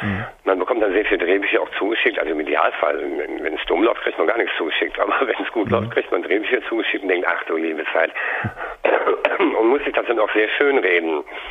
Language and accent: German; Bonn, North Rhine-Westphalia, Germany; Ich komme aus Bonn, muss man dazu sagen.